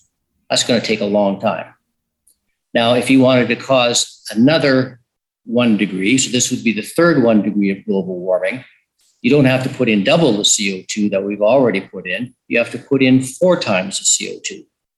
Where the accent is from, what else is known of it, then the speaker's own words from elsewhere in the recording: Canada; As a Canadian, those paintings are a little bit disturbing because it shows them playing hockey, and that's our game.